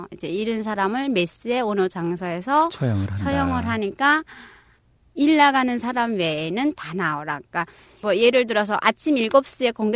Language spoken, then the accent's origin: Korean; South Pyongan, North Korea; moved away as an adult; 태어난 지 몇 개월 된 다음에 이제 18호 수용소로 또 삼촌제 때문에 또 갔다고 하네요.